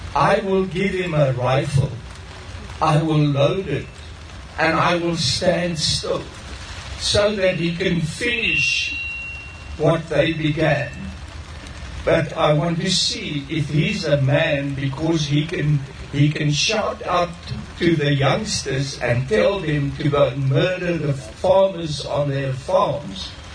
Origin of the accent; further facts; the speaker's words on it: South Africa; I am very proud being a South African today.